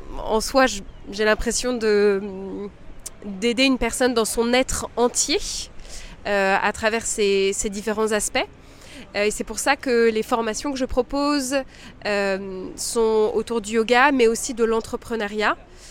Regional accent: Chamonix, Auvergne-Rhône-Alpes, France; born there; Donc moi je suis née en France du côté de Chamonix dans les Alpes.

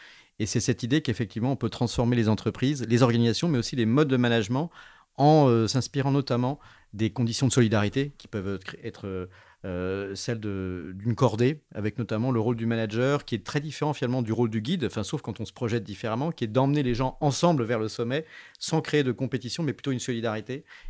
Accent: Grenoble, Auvergne-Rhône-Alpes, France; je le dis en tant que grenoblois, c'est une des fiertés locales

